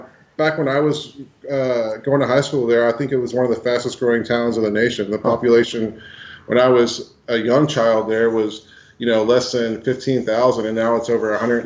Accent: Magnolia, United States; Because I grew up in Magnolia. That was a town that I was from. Went to elementary school there, went to junior high there, went to high school there

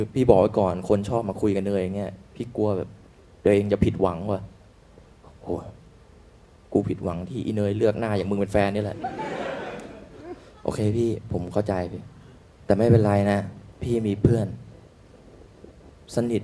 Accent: Hat Yai, Songkhla, Thailand; โอ้ผมเด็กใต้ครับเหรอเด็กที่ไหนเนี่ยบอกหัดใหญ่ครับสงขลา

